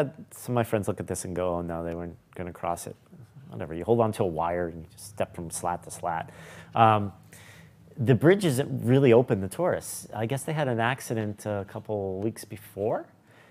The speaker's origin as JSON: {"language": "English", "country": "United States", "said": "Like, I'm from America."}